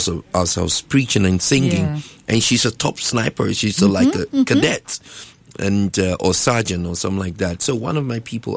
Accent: United Kingdom; Number one, because I'm black. Mm. Number two, because I'm British.

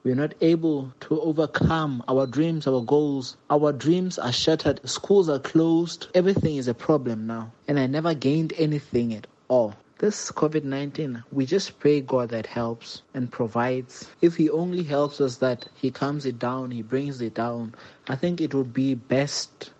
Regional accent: Maroganeng, Maseru District, Lesotho; English is a second language; I'm from Maroganeng, which is situated in Maseru district, which is the capital city of Lesotho.

